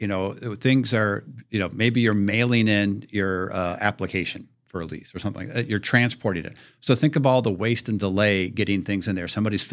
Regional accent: Midwest, United States; I come from the Midwest.

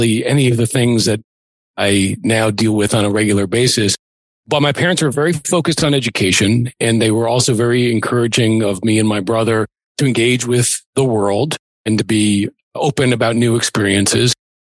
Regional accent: Albany, New York, United States; I grew up in Albany, New York, small city, upstate New York, a state capital.

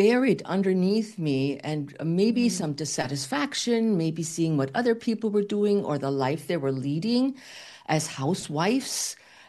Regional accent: Munich, Bavaria, Germany; because I'm from the southern part of Germany, so I'm from the Munich area

